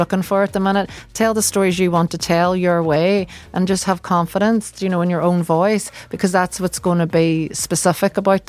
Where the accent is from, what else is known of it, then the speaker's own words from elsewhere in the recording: Ireland; maybe it's because I'm Irish, but I think particularly in Ireland, nothing can stay serious for too long.